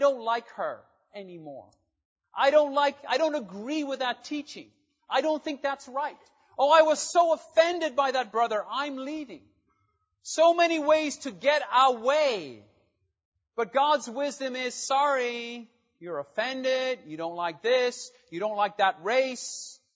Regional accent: Ireland; also born or lived in London / Los Angeles; I'm Irish. I want to meet with Irish people, but they have a name.

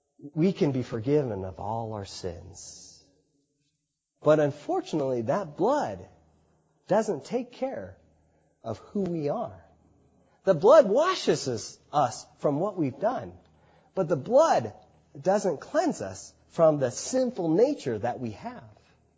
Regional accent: United States; born there; I'm Chinese. But I was born in America. I hardly speak Chinese.

